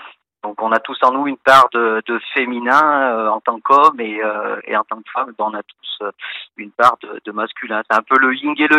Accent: Saint-Étienne, Auvergne-Rhône-Alpes, France; Alors, je suis originaire de la région stéphanoise.

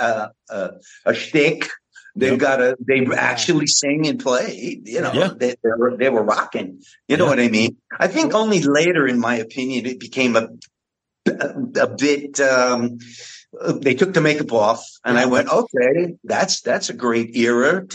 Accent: New Jersey, United States; Remember, I'm an Italian from New Jersey.

